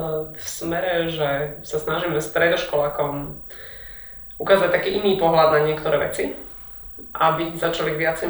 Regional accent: Bratislava, Bratislava Region, Slovakia; pre mňa to nikdy nebolo niečo také, že som síce dievča z Petržalky

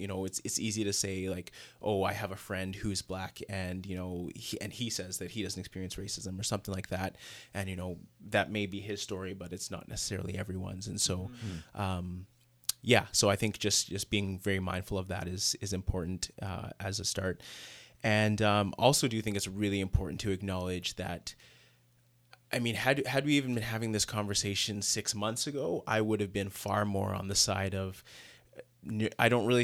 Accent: Canada; also born or lived in Nigeria; I was born in Nigeria. I only lived there for 1 year before my family moved to Canada.

